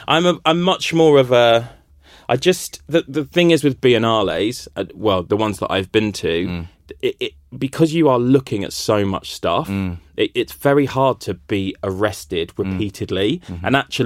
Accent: Brighton, South East England, United Kingdom; I remember when I grew up in Brighton

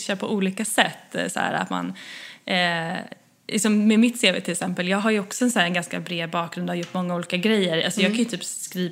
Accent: Sweden; now in United States; Och som svensk kommer in, liksom, har man ju redan hälften av sin story i det, att man har flyttat och man har en annan kultur, och jag upplever nog att många amerikaner tycker det är rätt spännande när man liksom säger att man är från Sverige.

